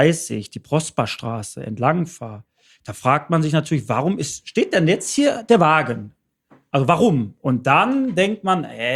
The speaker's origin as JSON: {"language": "German", "town": "Bottrop", "region": "North Rhine-Westphalia", "country": "Germany", "tie": "born or raised there", "said": "Ich bin in Bottrop groß geworden"}